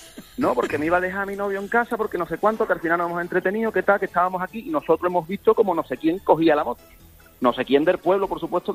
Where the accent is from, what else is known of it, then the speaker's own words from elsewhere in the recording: Andalusia, Spain; accent: Andalusian; aunque soy bilingüe, tengo el acento andaluz, claro, tengo el acento español, como que he vivido aquí toda la vida